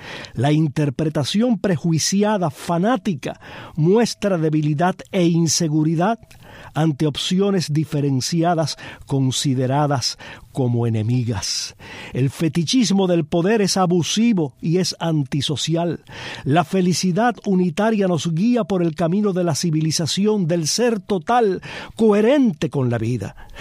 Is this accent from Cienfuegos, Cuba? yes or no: no; Palma Soriano, Santiago de Cuba, Cuba; now in United States; Ya sabe cuánto me alegra saber que tenemos oyentes allí en Palma Soriano, mi pueblo.